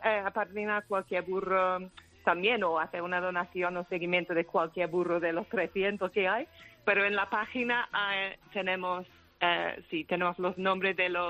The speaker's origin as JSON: {"language": "Spanish", "region": "England", "country": "United Kingdom", "second_language": "Spanish", "moved": "yes", "lives_now": "Spain", "said": "Sí, soy de Inglaterra, sí. Ajá. Llevo 9 años aquí en España."}